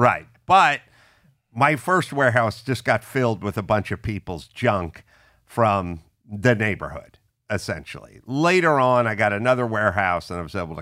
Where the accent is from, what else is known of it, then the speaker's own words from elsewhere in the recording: San Fernando Valley, California, United States; I grew up in the San Fernando Valley.